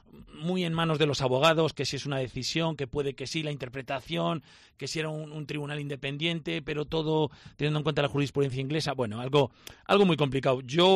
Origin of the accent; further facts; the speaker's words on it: Spain; como somos los españoles